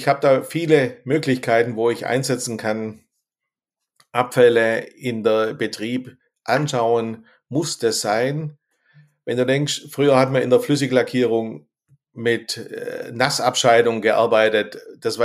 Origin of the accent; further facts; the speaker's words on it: Baden-Württemberg, Germany; ich bin ein Schwabe, bei uns ist eigentlich Scheißwetter.